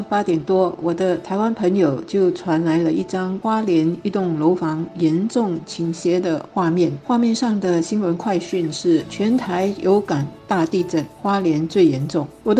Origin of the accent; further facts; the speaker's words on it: Singapore; 那新加坡基本上是没有天灾，我们是很幸运的